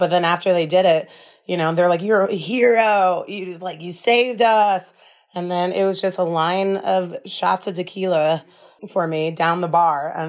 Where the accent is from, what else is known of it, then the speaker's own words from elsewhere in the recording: Alaska, United States; And I just like said, hold my phone. I'm from Alaska. I got this.